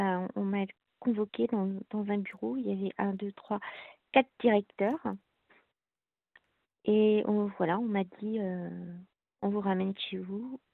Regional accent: Brittany, France; moved away as an adult; now in Paris, France; je suis bretonne à l'origine, donc... Voilà, je suis partie, je suis venue travailler sur Paris.

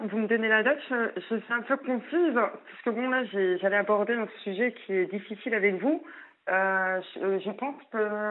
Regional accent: Centre-Val de Loire, France; now in Rouen, France; je viens de la Touraine. Voilà. Et je me suis installée à Rouen, puisque j'ai de la famille

